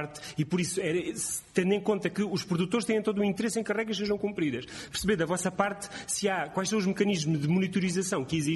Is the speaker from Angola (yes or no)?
no; Alentejo, Portugal; e eu também sou alentejano e também gosto de ensopados de borrego